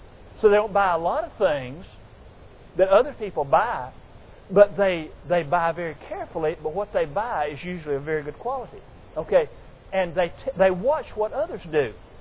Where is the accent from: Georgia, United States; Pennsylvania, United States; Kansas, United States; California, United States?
Georgia, United States; I grew up in Clayton County, south of Atlanta.